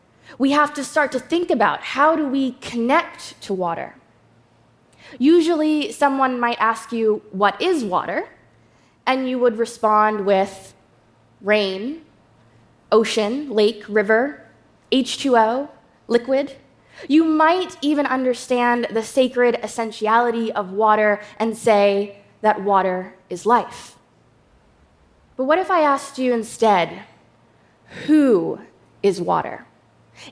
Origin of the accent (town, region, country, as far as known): New York, United States